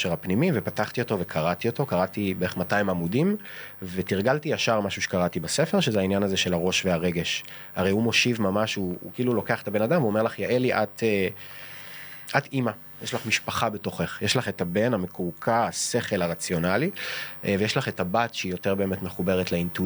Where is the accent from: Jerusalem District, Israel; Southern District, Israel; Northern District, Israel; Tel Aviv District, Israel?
Tel Aviv District, Israel; Tel Aviv; גדלתי בתל אביב